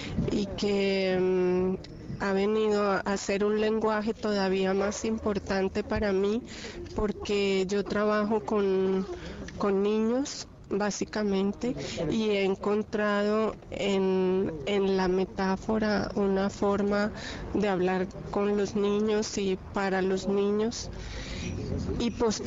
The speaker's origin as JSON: {"language": "Spanish", "town": "Medellín", "region": "Antioquia", "country": "Colombia", "tie": "born or raised there", "lives_now": "Bogotá, Colombia", "said": "yo nací en Medellín, una ciudad de Colombia. Viví mi infancia y mi parte de mi adolescencia en Medellín. Y después me fui a vivir a Bogotá, en donde estudié psicología"}